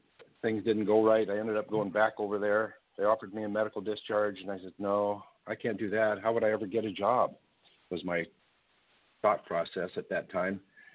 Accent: Montana, United States; And being an outdoorsman born and raised in Montana, I just couldn't accept that.

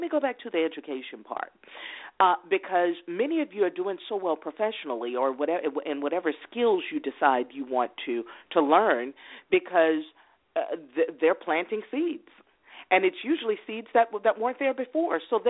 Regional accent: New Orleans, Louisiana, United States; I like to use the analogy because I'm from New Orleans and we've got 1,000-year-old oak trees

